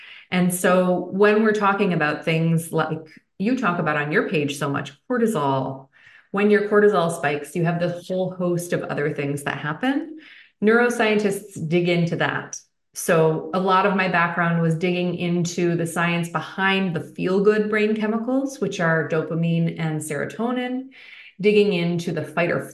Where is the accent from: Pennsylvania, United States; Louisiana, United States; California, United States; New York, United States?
New York, United States; I am from New York. The subway is second nature to me.